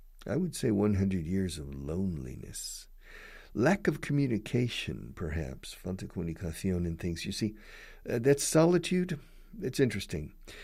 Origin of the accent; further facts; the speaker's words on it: Texas, United States; because I'm from the United States, from Texas